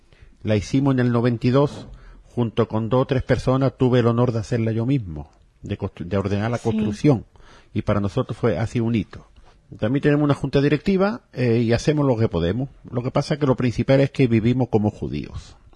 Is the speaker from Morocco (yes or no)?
yes; Morocco; yo en mis tiempos, en mi infancia en Marruecos